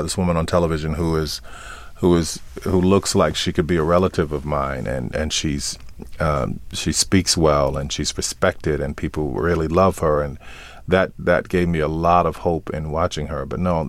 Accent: New Orleans, Louisiana, United States; born there; Yeah, or like I'm from New Orleans?

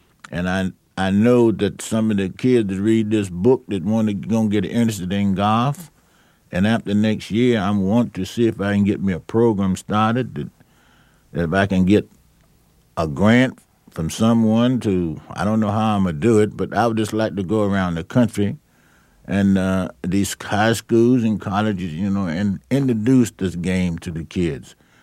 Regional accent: Charlotte, North Carolina, United States; born or raised there

